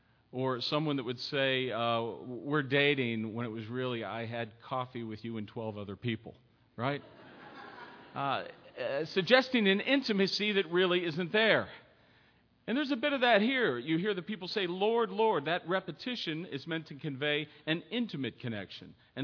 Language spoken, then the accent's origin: English; Pittsburgh, Pennsylvania, United States; I'm originally from Pittsburgh. And so, you know, if I meet someone from Pittsburgh, either at the church or somewhere else, I'll probably look to make a connection, especially if from the same part.